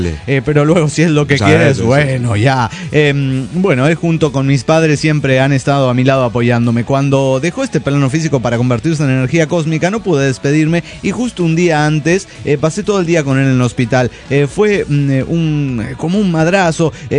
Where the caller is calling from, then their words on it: San Luis Potosí, Mexico; de San Luis Potosí.